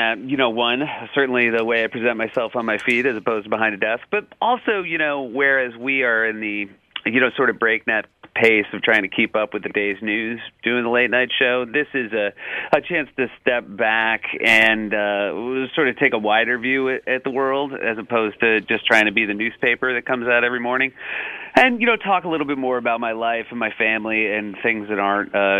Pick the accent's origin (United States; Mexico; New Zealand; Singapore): United States; New England; it reminds me a lot of growing up in New England, which I love a great deal